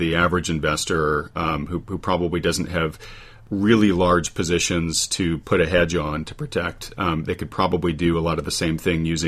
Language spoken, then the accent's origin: English; New England, United States; I grew up in New England